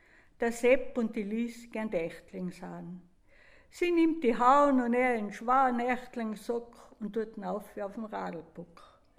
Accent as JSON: {"language": "German", "region": "Bavaria", "country": "Germany", "said": "was mir halt so einfällt, als Bayerin, da kommt man die allerhand hinter."}